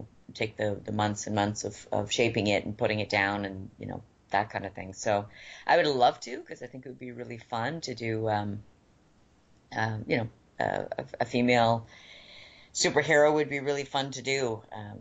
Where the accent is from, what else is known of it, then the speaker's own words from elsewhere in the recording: Vancouver, British Columbia, Canada; I'm from Vancouver, so I'm, you know, very aware of it.